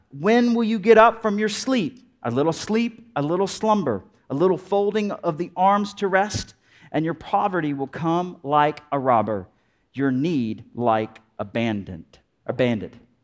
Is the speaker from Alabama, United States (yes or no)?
yes; Alabama, United States; I'm from Alabama, okay? We have hot, humid summers, and doing anything outside is hard, all right?